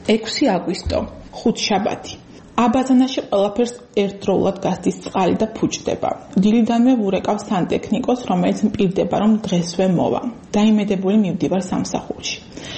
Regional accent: Akhmeta, Kakheti, Georgia; born or raised there

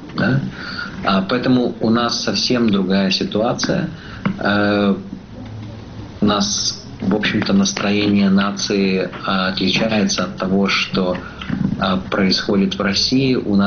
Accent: Lviv, Lviv Oblast, Ukraine; born there; Я родился во Львове.

